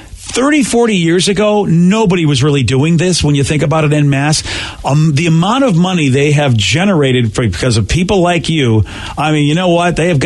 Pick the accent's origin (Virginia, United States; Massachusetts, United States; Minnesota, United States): Massachusetts, United States; Boston; I mean, I have fond memories because it's a Boston company, and I grew up in Boston.